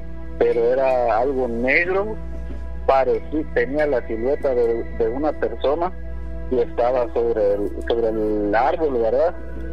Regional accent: Guatemala; Mire, yo soy de Guatemala y vengo escuchando el programa ya hace tiempo.

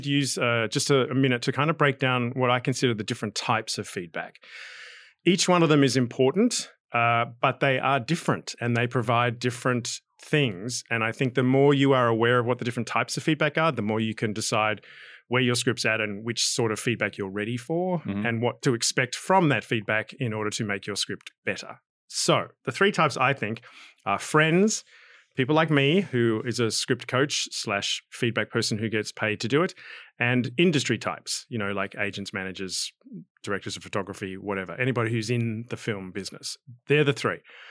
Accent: Australia; Well, I mean, I'm Aussie and I'm into trivia

